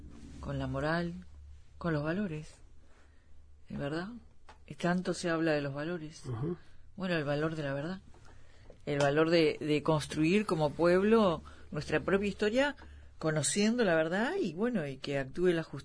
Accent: Uruguay; me da vergüenza que no tengamos esa respuesta como uruguaya

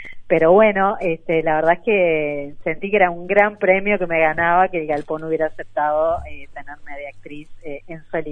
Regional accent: Uruguay; soy una actriz uruguaya, me dedico a esto

